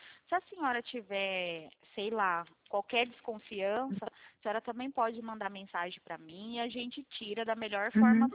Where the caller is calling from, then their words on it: Mogi Guaçu, São Paulo, Brazil; Olha, eu falo de Mogi Guaçu, São Paulo, interior São Paulo.